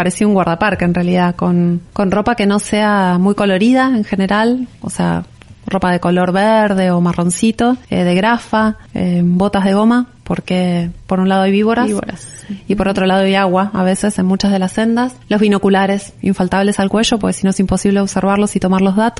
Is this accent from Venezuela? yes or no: no; La Plata, Buenos Aires Province, Argentina; Yo soy de La Plata, sí.